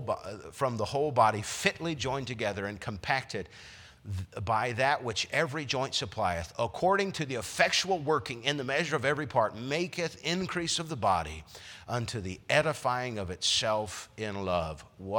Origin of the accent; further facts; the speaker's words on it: China; I can remember growing up in China, in a church plant in communist China in the early 2000s